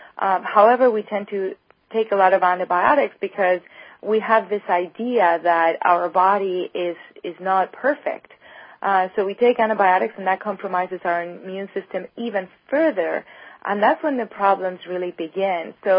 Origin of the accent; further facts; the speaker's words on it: Spain; I remember growing up in Spain